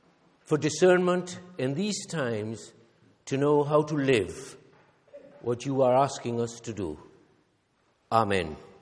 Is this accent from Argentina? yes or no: yes; Argentina; my growing up in Argentina was a mixture of things. Some very British and some very Argentine.